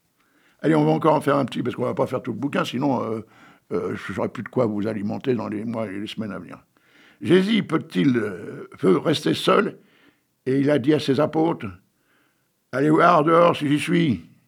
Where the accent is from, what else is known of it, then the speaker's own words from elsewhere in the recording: Bruay-en-Artois, Hauts-de-France, France; born there; Et moi, je suis né dans le Pas-de-Calais. Mais pas Arras, à Bruay-en-Artois.